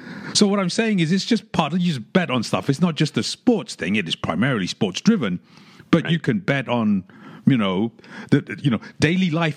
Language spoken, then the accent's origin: English; London, United Kingdom; I grew up in London.